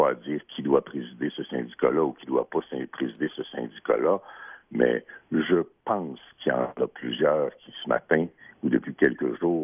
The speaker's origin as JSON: {"language": "French", "region": "Quebec", "country": "Canada", "said": "On est passé de Canadiens français, dont les plus gros jobs, c'était d'être notaire, avocat, médecin ou curé. Hein. Ouais. Puis on est devenu une nation pleinement affirmée."}